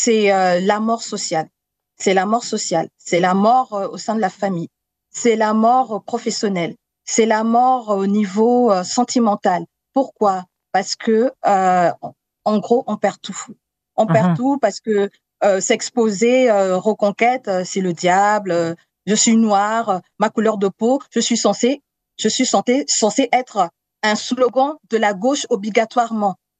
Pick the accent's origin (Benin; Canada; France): France; born there; Je suis née en France et je ne peux pas aimer un autre pays que le seul pays dans lequel je suis née.